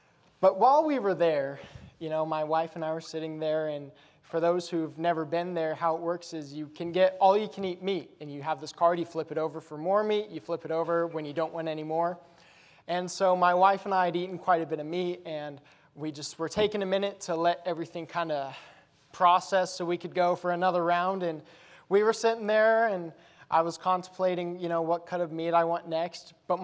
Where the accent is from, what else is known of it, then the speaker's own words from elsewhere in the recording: Colorado, United States; For instance, I'm from Colorado, my wife's from Michigan.